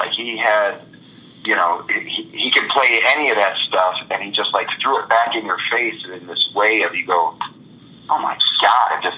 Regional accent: Chicago, Illinois, United States; and then I grew up in Chicago, so I was naturally around blues all the time.

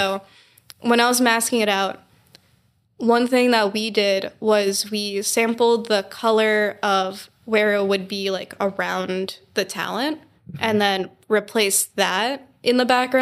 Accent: Long Island, New York, United States; Luckily, I'm from Long Island, so we have these. We have these in case of floods.

